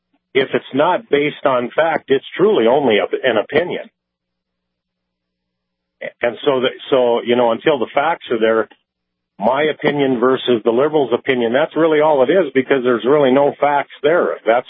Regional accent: North Dakota, United States; Well, you know, I'm from North Dakota originally, born and raised as a farm kid.

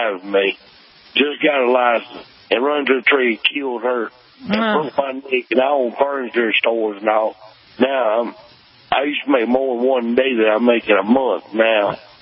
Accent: Mississippi, United States; Even I'm from Mississippi.

